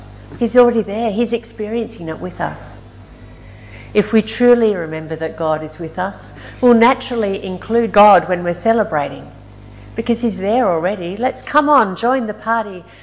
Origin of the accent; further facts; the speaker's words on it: Australia; made me feel not that great about being Australian.